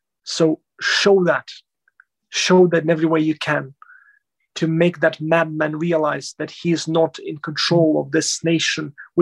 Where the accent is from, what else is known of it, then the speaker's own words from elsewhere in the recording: Lviv, Lviv Oblast, Ukraine; other people from my hometown of Lviv in Western Ukraine